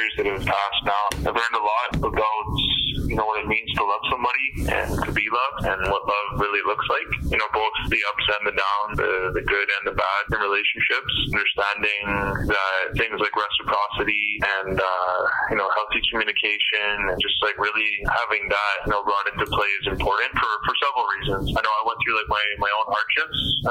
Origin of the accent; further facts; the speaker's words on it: Ontario, Canada; I know what clan I am, I'm Bear Clan, I know I'm Ojibwe, and I know that I'm from Matachewan First Nation.